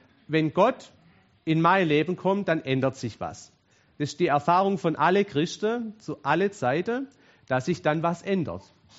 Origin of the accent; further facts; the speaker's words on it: Baden-Württemberg, Germany; Jetzt, als Schwabe ist man ja auch ein bisschen langsamer.